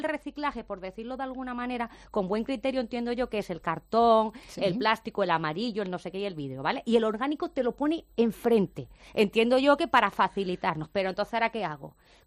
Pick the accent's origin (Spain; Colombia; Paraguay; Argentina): Spain; Mijas, Andalusia; Yo es que lo he hecho en mi pueblo, en Mijas.